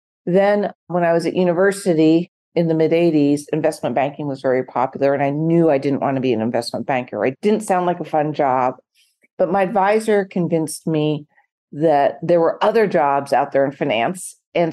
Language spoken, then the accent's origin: English; Portland, Oregon, United States; So I grew up in the great state of Oregon, where it's sort of the home of track and field. I grew up in Portland, not Eugene, Track City, USA.